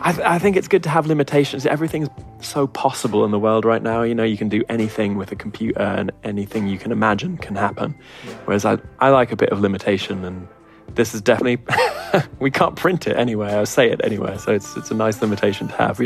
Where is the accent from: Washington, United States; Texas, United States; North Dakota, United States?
Texas, United States; And there's a song about growing up in Texas called … And it references a few places in Texas that I used to, my local haunts growing up.